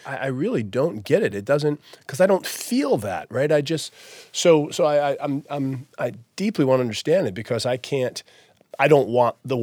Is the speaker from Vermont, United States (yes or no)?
yes; Burlington, Vermont, United States; I'm 58 years old. Burlington, Vermont is where I'm from.